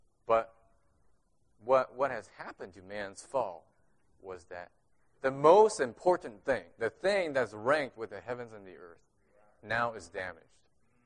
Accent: Champaign, Illinois, United States; I'm from Champaign, right here.

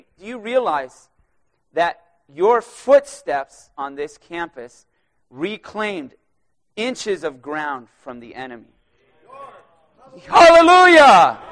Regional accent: San Diego, California, United States; I'm from San Diego.

